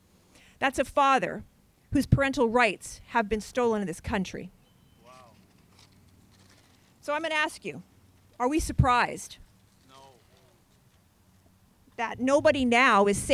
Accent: Canada; I am a Canadian born and raised

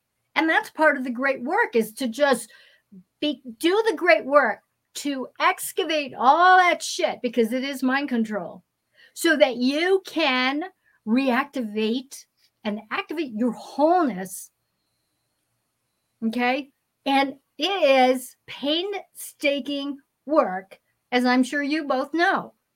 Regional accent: California, United States; I mean, I'm from California. So it's like in the Bay Area, I call it the San Francisco Sexual Bay Area

